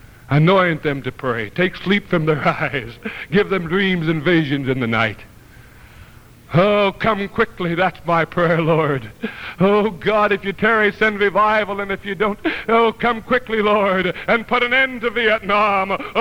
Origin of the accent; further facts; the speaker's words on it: United States; I can go any place in the world, because I'm an American and I'm free.